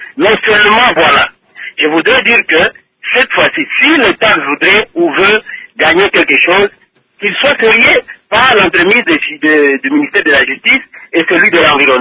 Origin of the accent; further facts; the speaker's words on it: DR Congo; Je vous informe que je suis un Congolais.